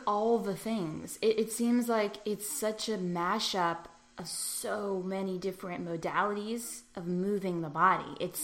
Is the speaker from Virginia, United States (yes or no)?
no; Pittsburgh, Pennsylvania, United States; Yeah, I think that there's certainly nothing like this that I can think of in my hometown of Pittsburgh.